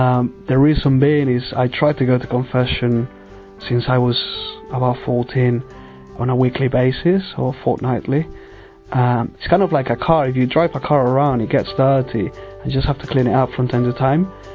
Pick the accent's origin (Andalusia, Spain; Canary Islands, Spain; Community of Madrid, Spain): Community of Madrid, Spain; Madrid; tengo 26 años y vengo de Madrid.